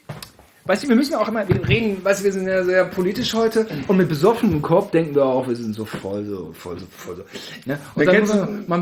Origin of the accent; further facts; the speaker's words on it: Gütersloh, North Rhine-Westphalia, Germany; ich aufgewachsen in Gütersloh